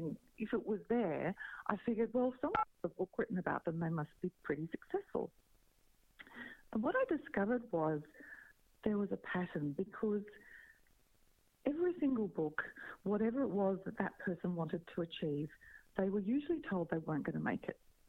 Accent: Melbourne, Victoria, Australia; So I was born in Melbourne, Australia. Raised here. I've worked around the world, but always chosen to live here.

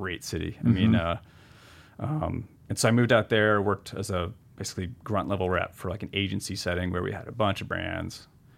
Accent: New Hampshire, United States; also born or lived in Vermont, United States; which for me was important growing up in New Hampshire and you know, Vermont

